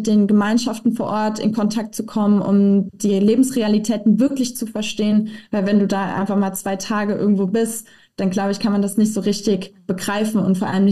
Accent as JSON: {"language": "German", "town": "Koblenz", "region": "Rhineland-Palatinate", "country": "Germany", "said": "wir kommen ja hier aus Koblenz, unmittelbar neben uns ist eben das Ahrtal."}